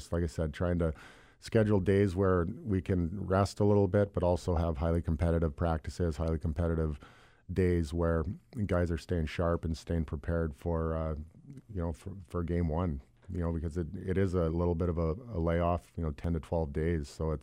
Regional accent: British Columbia, Canada; You know, being from British Columbia, I cheered for Edmonton actually

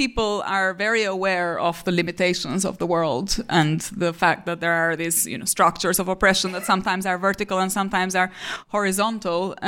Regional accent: Albania; and also in Albania, in my home country

